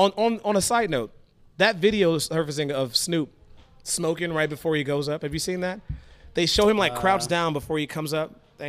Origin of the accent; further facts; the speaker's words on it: California, United States; we live on the West Coast. We're coming from Cali.